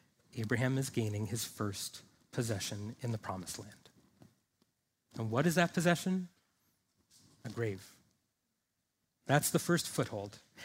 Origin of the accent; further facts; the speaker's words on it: New York, United States; accent: New York; You know, there's my New York accent if you ever wanted to hear it.